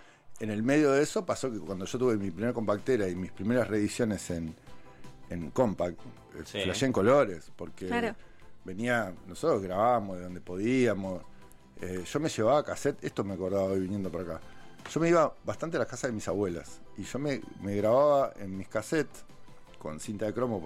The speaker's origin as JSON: {"language": "Spanish", "region": "Neuquén", "country": "Argentina", "tie": "born or raised there", "also_born_or_lived": "La Plata", "said": "yo nací acá en La Plata y me fui a vivir a Neuquén cuando tenía 3-4 años."}